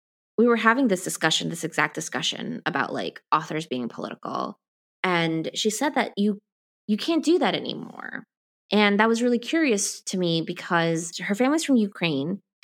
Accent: Ecuador; moved away; I actually looked at my immunization card from when I was from Ecuador, like coming here.

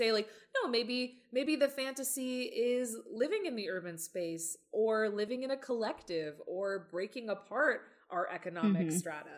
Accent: Southern United States, United States; I have to admit that as a Southerner, I did not really get New Hampshire

